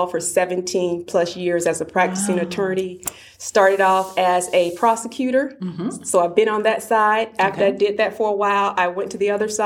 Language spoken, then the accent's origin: English; Alabama, United States; I'm from Alabama, but I remember being outside playing in the dirt, and I've always said, I want to be a judge.